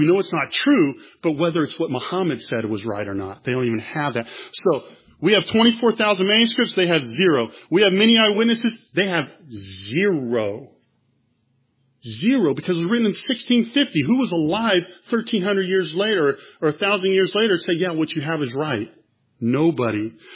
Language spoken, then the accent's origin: English; California, United States; Growing up in California, I didn't see any Muslims.